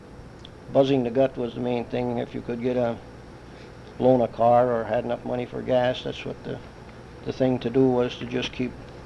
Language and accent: English; Ishpeming, Michigan, United States; born there; I was born in Ishpeming, September the 25th, 1931, in my grandparents' home.